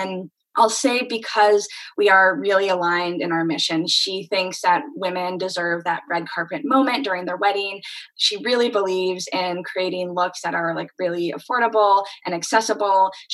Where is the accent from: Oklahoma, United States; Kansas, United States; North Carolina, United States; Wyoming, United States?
North Carolina, United States; also born or lived in Princeton, United States / Boston, United States / Chicago, United States; I'm originally from North Carolina.